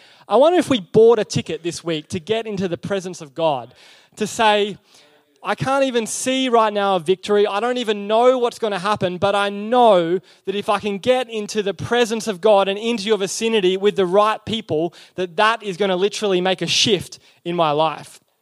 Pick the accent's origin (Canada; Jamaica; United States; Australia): Australia; Toowoomba, Queensland; So I grew up in Toowoomba and I used to love playing sport.